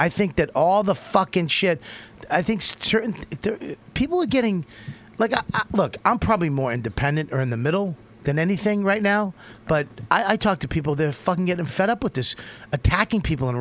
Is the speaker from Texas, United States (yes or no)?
no; Boston, Massachusetts, United States; Media. I'm from Boston. I say media.